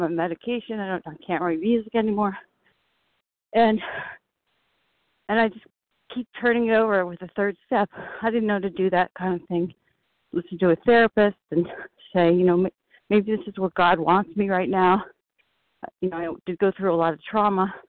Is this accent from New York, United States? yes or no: yes; New York, United States; compulsive overeater and bulimic. I'm from New York.